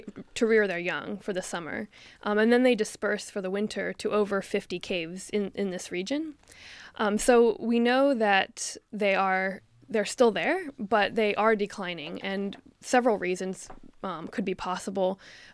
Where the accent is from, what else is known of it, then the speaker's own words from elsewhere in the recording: Cincinnati, Ohio, United States; now in Australia; I'm from Ohio, so Cincinnati, Ohio.